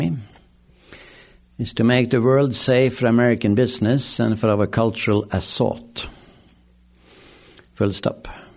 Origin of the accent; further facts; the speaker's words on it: Norway; I'm from Norway. And secondly, he's Jewish. I am more Buddhist.